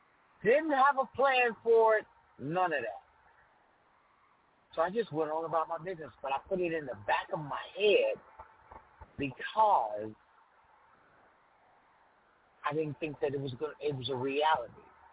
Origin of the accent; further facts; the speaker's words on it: Chicago, Illinois, United States; Growing up in Chicago, Illinois, on the South Side, I grew up listening to an iconic radio station called WVON